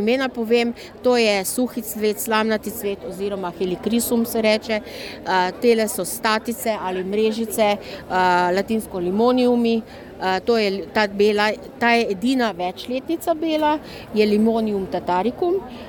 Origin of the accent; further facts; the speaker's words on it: Brežice, Lower Sava, Slovenia; Jaz sem iz Brežic.